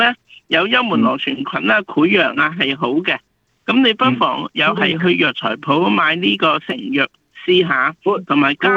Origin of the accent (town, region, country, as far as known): China